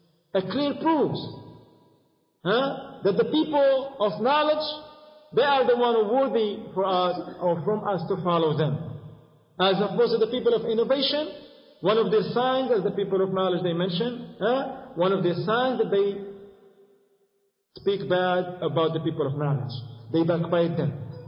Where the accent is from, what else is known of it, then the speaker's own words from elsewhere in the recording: Morocco; See, I'm from Morocco